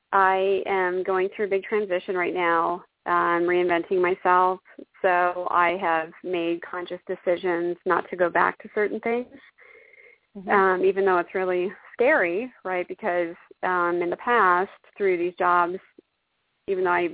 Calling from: Valencia, California, United States; From Valencia, California.

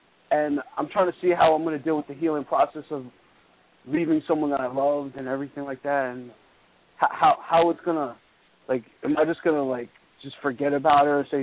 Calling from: Baltimore, Maryland, United States; Yes, hi. How are you? I'm from Baltimore.

